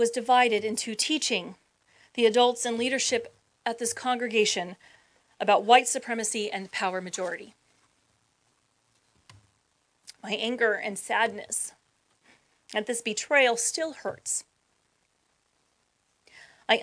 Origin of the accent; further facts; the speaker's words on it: California, United States; The myriad of skin tones that I grew up with in Southern California was gone.